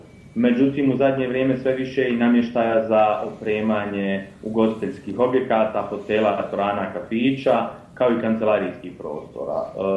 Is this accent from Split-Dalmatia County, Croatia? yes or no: yes; Split-Dalmatia County, Croatia; to djetinjstvo koje sam uveo na Braču, u jednom vrlo malom bitovom mjestu